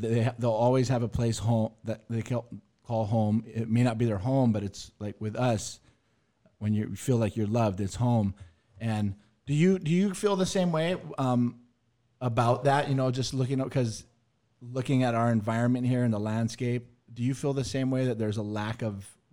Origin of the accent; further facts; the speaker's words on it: Kauai, Hawaii, United States; I was born and raised on Kauai, and I've been sober 20.